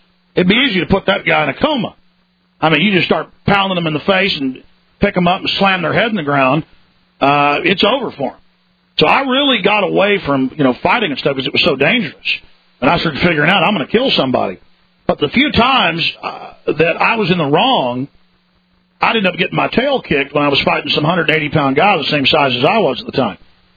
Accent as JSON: {"language": "English", "town": "Dallas", "region": "Texas", "country": "United States", "tie": "born or raised there", "said": "I used to be quite a fighter growing up in Dallas"}